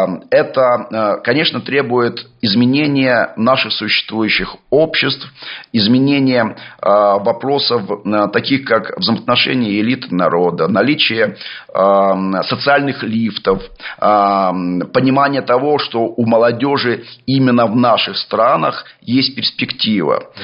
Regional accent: Belarus; Мы, белорусы, очень четко увидели, к чему приводит попытка запустить процессы управляемого хаоса.

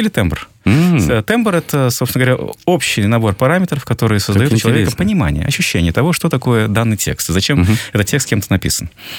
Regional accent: Karakol, Issyk-Kul Region, Kyrgyzstan; also born or lived in Bishkek; мой род, все мои родственники, вся моя родня родом отсюда. Угу. Вырос я на Иссык-Куле. Школу окончил в Караколе. Но родом мы из Кемина, из Кичкемина.

